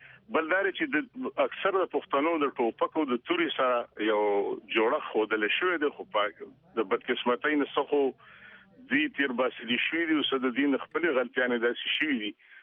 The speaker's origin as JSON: {"language": "Pashto", "region": "Khyber Pakhtunkhwa", "country": "Pakistan", "said": "زه یم له پاکستان د پښتونخوا یم"}